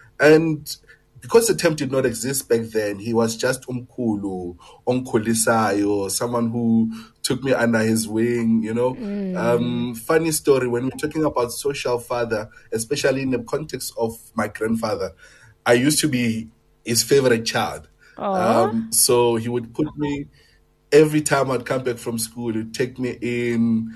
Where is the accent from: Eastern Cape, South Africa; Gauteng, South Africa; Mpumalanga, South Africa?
Gauteng, South Africa; Alexandra; I was born and bred in Alex.